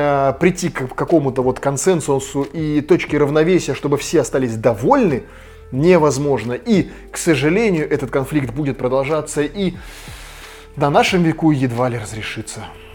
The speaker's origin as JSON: {"language": "Russian", "region": "Saint Petersburg", "country": "Russia", "tie": "born or raised there", "said": "Но как коренной петербуржец могу лишь посмеяться"}